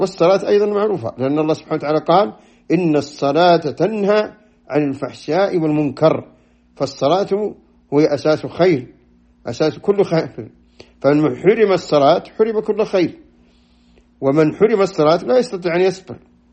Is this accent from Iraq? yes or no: no; Saudi Arabia; وهذا قد حدث أيضا عندنا في السعودية